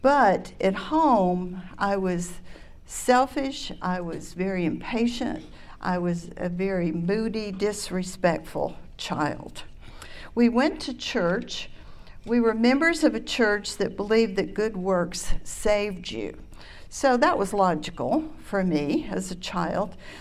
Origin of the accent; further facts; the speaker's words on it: Atlanta, Georgia, United States; born there; I was born in Atlanta. I'm an only child.